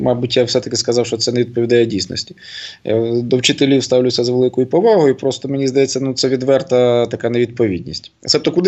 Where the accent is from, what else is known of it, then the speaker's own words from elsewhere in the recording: Donbas, Ukraine; всі слідкуємо за подіями на Донбасі, а для мене це ще моя мала батьківщина